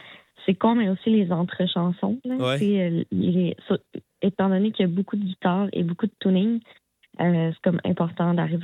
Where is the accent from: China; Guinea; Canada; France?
Canada; Sherbrooke, Quebec; Oui, c'est ça. Je viens de Sherbrooke.